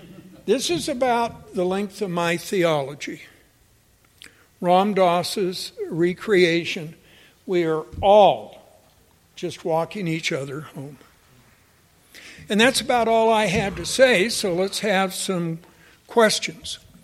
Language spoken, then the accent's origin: English; Texas, United States; I'm from East Texas, and it is unlike anything you Utahns have ever seen.